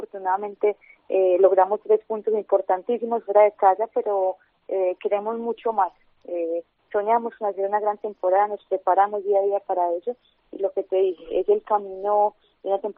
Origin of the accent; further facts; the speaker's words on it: Colombia; sin duda esto no representa a Colombia.